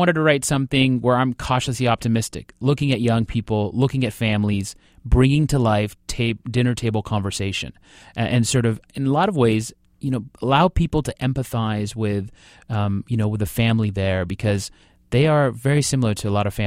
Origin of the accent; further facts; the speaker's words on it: Washington, United States; a lot of parents here, you know, that I grew up with in Eastern Washington